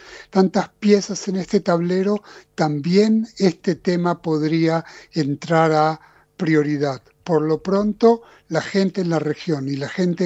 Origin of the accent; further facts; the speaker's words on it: Argentina; moved away; nosotros como argentinos, yo soy ex argentino, quizás vivo acá 47 años